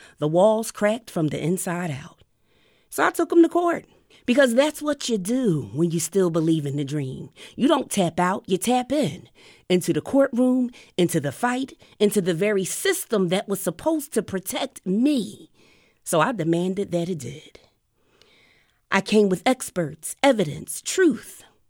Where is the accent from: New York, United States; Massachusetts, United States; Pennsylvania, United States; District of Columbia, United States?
Pennsylvania, United States; Philadelphia; Growing up in North Philadelphia, or as they say around the way, North Philly, if you know, you know